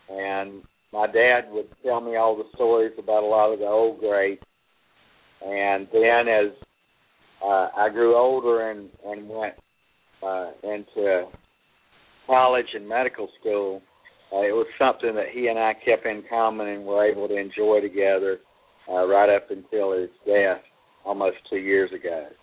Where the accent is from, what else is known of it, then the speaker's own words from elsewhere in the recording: Acworth, Georgia, United States; I grew up in North Georgia in Acworth.